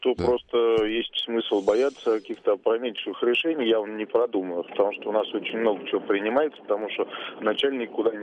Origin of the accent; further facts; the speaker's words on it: Moscow, Russia; Ну я москвич